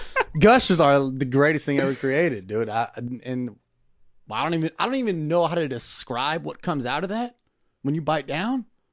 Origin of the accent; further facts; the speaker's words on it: Camarillo, California, United States; So I grew up in Camarillo, California